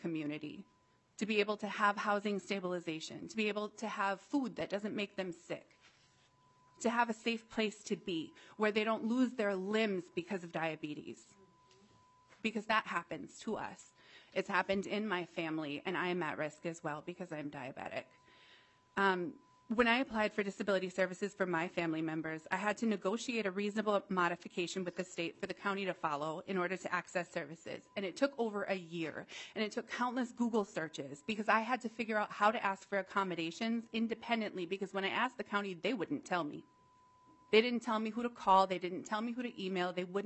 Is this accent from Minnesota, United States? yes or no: yes; Duluth, Minnesota, United States; I'm Eagle Clan and I'm from Duluth. I live here in the cities now